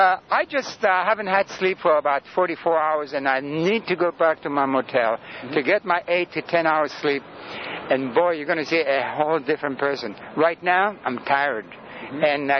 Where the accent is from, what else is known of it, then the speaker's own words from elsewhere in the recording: Sudan; first language Greek; English is a second language; I'm not from this country. I'm from the Sudan.